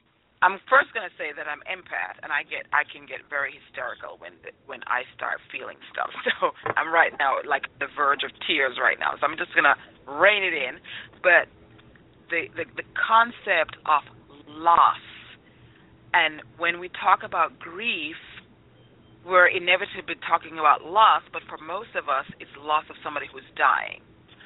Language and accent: English; Jamaica; now in United States; So I was a Jamaican before I even got to America. And as a Jamaican, I grew up around people who, for the most part, 90% looked like me. So I knew that I was a Jamaican first and foremost.